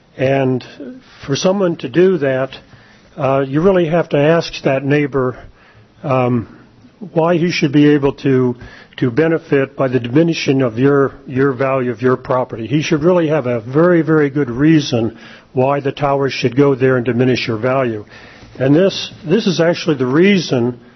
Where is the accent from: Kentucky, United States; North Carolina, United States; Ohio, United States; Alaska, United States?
Alaska, United States; Big Lake; I'm from the Big Lake area.